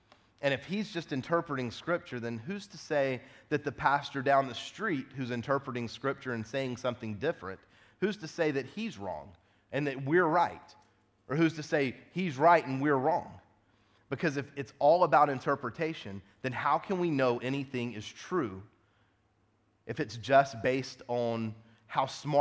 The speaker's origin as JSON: {"language": "English", "region": "South Carolina", "country": "United States", "said": "But I know I speak weird. I'm from South Carolina. I apologize."}